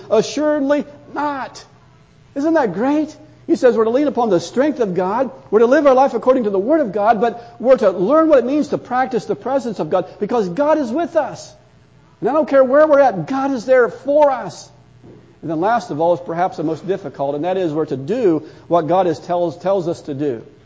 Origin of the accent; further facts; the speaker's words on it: Indiana, United States; I came from Indiana. We don't have flash floods in Indiana.